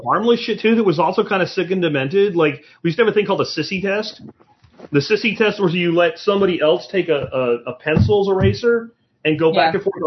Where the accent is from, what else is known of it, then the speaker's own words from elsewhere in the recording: Florida, United States; I did my grade school down in Florida, and I was in Catholic school